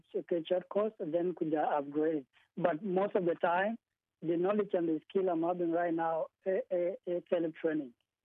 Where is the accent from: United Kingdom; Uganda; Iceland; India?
Uganda; And I grew up a lot in Uganda in the refugee camp.